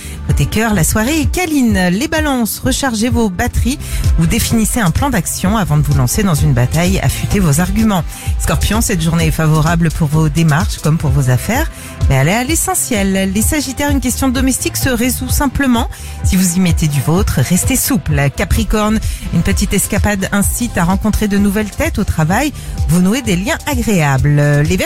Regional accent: Le Mans, Pays de la Loire, France; Bah, déjà, bon, je viens du Mans.

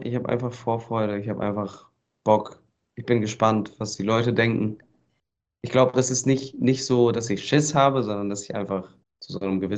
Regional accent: Lohne, Lower Saxony, Germany; Und ich komme ja aus Lohne. Lohne ist ja 99% ist das einfach nur Acker und Feld.

